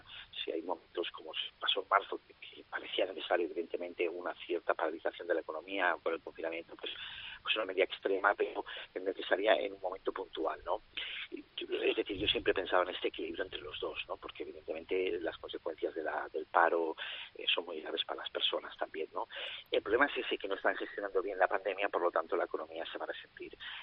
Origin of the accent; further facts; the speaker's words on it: Lleida, Catalonia, Spain; ha afectado mucho mi ciudad de origen, Lleida, Lérida